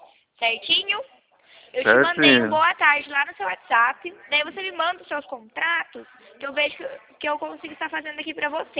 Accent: Mogi Guaçu, São Paulo, Brazil; eu sou daqui de Mogi Guaçu.

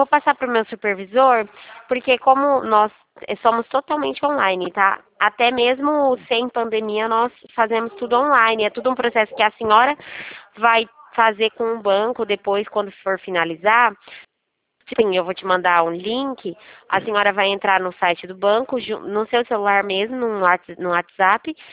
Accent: São Paulo, Brazil; sou do estado de São Paulo.

